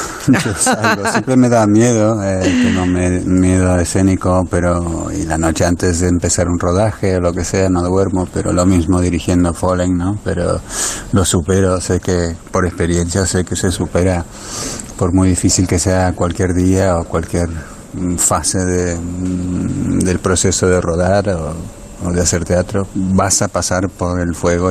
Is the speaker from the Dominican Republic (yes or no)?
no; Argentina; San Lorenzo, el equipo de mi infancia en Argentina.